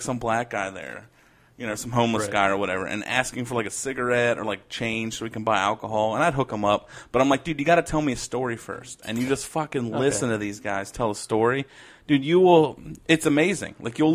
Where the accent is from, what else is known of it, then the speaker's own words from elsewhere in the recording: the South, United States; even though it represented, you know, the South or whatever. And I'm from the South.